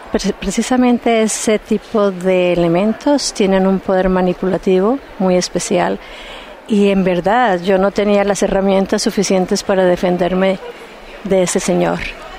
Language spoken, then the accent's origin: Spanish; Bogotá, Colombia; moved away as an adult; now in New York, United States; yo soy bogotana, y llegué a Nueva York en el 71 acompañando a mi esposo, que en esa época la intención era pasar solo 3 años y regresar, un médico colombiano. Pero esos 3 años se convirtieron en 15 años